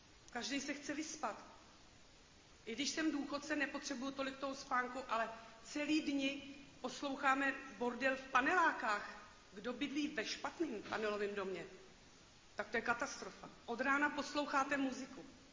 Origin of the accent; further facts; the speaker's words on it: Chomutov, Ústí nad Labem Region, Czechia; Jsem občan Chomutova, jsem z Písečný